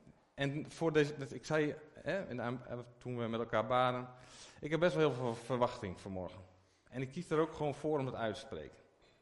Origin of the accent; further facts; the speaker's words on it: Sebaldeburen, Groningen, Netherlands; Ik kom uit Sebaldeburen. Is iedereen wel bekend denk ik. Je kunt een beetje vergelijken met Amsterdam, Groningen en Dracht. Heel klein plaatje, 700 mensen.